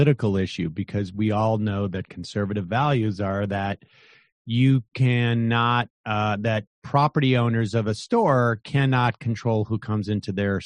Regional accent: United States; because I'm an American, I have the right to go into a private business.

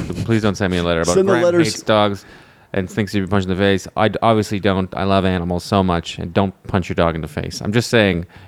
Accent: Canada; Oh man, as a Canadian, I'm like, what the heck?

